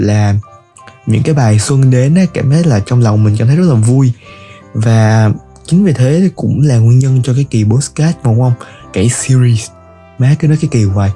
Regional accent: Ho Chi Minh City, Vietnam; mình lớn lên và được sinh ra ở thành phố Hồ Chí Minh

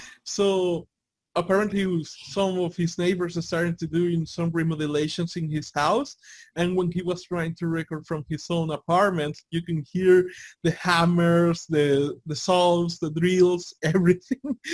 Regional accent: El Salvador; I'm from El Salvador. I come from this third world country.

